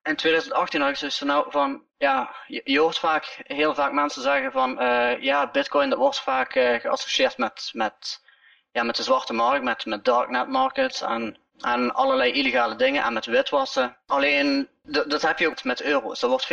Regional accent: Netherlands; Ik kom officieel uit Nederland.

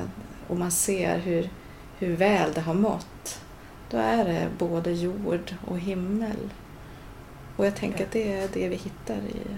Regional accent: Västra Götaland County, Sweden; jag tänker på Västgötaslätten där jag växte upp. Där man kan se väldigt långt.

